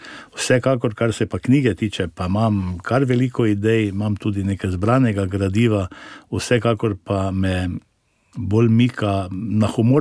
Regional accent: Slovenske gorice, Slovenia; prihajam iz Slovenskih Goric

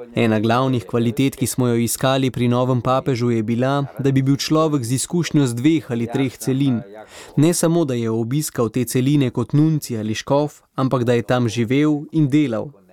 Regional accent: Vojvodina, Serbia; first language hu; Slovenian is a second language; Rojen sem v Vojvodini, v Bački, madžarskim staršem. Doma smo govorili samo madžarsko, obiskoval pa sem osnovno šolo v srbščini. Potem sem šel v malo semenišče, v Subotico. Tam je bil učni jezik hrvaščina.

